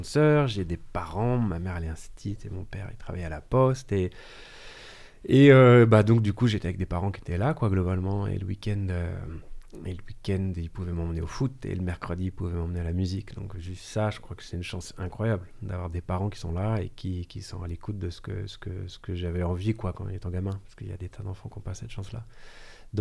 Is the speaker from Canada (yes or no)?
no; Blois, Centre-Val de Loire, France; J'ai grandi à Blois, c'est une ville entre Orléans et Tours en région centre.